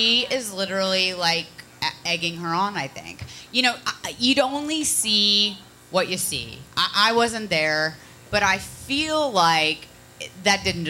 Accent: Connecticut, United States; also born or lived in Ohio; Well, I'm from Connecticut and then Ohio.

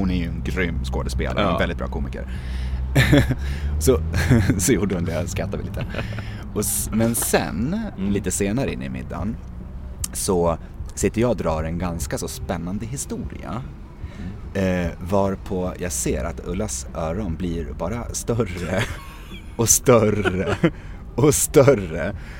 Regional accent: Stockholm, Stockholm County, Sweden; Och då är då bajsnödig som vi som då stockholmare är

